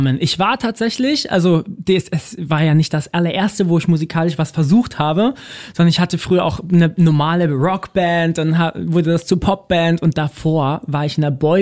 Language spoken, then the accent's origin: German; Munich, Bavaria, Germany; dann ziehen wir um nach München in meine Heimat.